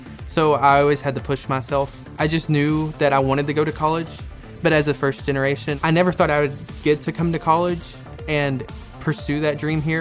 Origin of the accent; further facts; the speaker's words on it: Kentucky, United States; I am from Eastern Kentucky, more specifically Johnson County. I grew up in a pretty rural and I would say impoverished area. I grew up in a holler, some might call it.